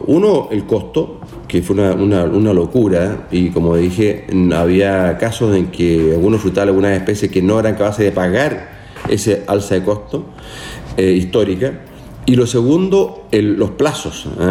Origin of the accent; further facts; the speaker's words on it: Purranque, Los Lagos, Chile; ese maravilloso sur que tanto me gusta, en particular Payaco, de donde soy.